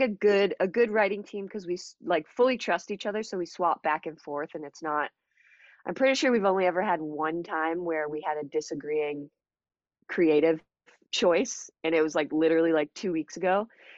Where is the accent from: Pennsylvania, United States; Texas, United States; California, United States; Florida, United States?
Florida, United States; No, I grew up mostly in South Florida, and I was there sort of after high school.